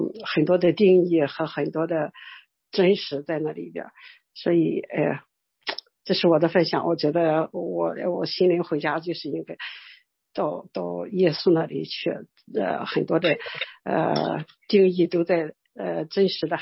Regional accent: China; now in Europe; 家真的是老我长大的地方，就是是每次回去很多的计划，很多的就是我回去一趟也不容易，从欧洲飞到中国

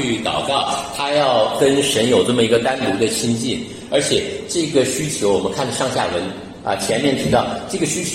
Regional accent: China; 那作为一个中国人啊，这个华人

